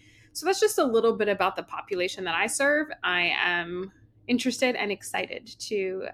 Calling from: New Jersey, United States; I come to you from New Jersey.

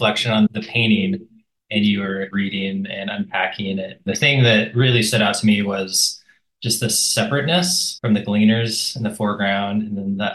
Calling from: San Francisco, California, United States; and I'm joining from the Mission District of San Francisco, and we have a lot of diverse communities here

